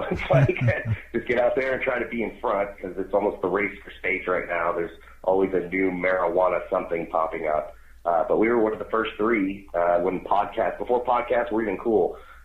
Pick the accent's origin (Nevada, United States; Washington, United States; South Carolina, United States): Nevada, United States; Las Vegas; I came from Las Vegas and I was a psychic on stage for Caesar's Palace, Mandalay Bay, Psychic Eye